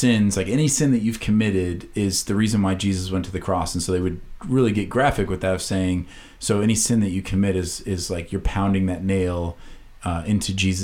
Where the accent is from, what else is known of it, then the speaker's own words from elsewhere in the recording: Iowa, United States; I thought I was a good gardener because I was from Iowa.